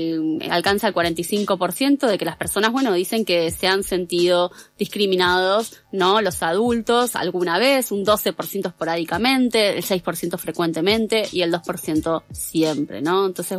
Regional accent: Argentina; born there; Bueno, yo digamos, nací en Argentina

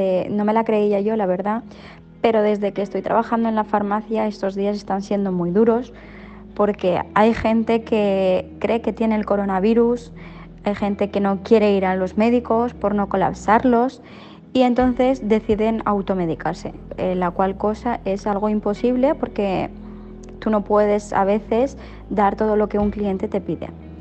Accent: Castellón, Valencian Community, Spain; soy de Castellón y trabajo en una farmacia aquí también en Castellón.

